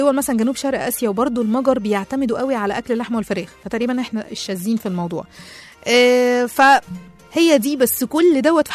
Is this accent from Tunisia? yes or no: no; Egypt; كلنا طبعا كمصريين يعني لازم نحط بصمتنا أساسي